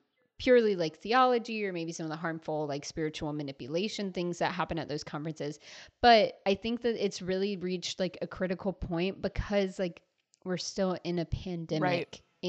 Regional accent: Atlanta, Georgia, United States; I'm from Atlanta. I've been deeply disappointed with how Atlanta has handled most of the pandemic.

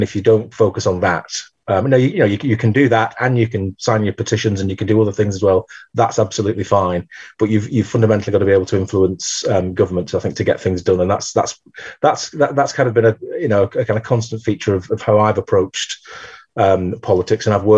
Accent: North West England, United Kingdom; accent: Lancashire; You can probably tell from my flat Lancashire vowels. My family are as Irish as you like on all sides, going back as far as you like. I'm classically third generation Irish, as it seems pretty much everybody in Lancashire is.

